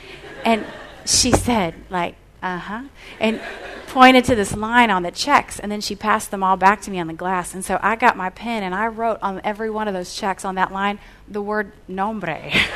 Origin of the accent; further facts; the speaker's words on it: Cincinnati, Ohio, United States; I would always say I'm from Cincinnati, and my major is Campus Crusade for Christ.